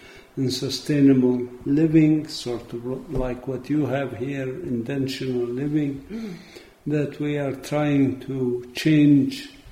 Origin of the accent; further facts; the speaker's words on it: Bethlehem, West Bank, Palestine; In Palestine, I'm from Bethlehem area in Palestine, that's where Jesus was born.